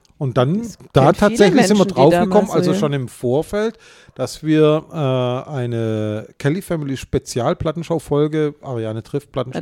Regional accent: Illingen, Baden-Württemberg, Germany; als Jugendlicher bei uns auf dem Dorf, ich komme aus Illinge, Feingenenz, Mühlacker

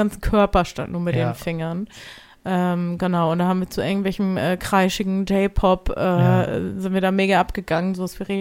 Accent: Hamburg, Germany; als Hamburger kennen wir natürlich Regen zu Genüge.

